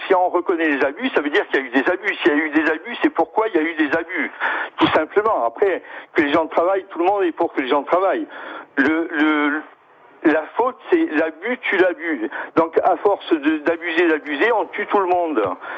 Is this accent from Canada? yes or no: no; Corsica, France; Et moi je suis Corse, et j'ai pas envie d'aller vivre ailleurs